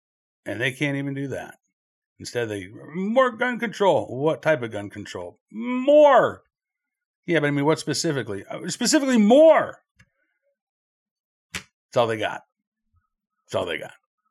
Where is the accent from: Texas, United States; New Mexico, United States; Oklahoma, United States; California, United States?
Oklahoma, United States; Oklahoma City; I mean, I grew up in Oklahoma City in the 1980s. I went to school in Norman, Oklahoma, home of the University of Oklahoma.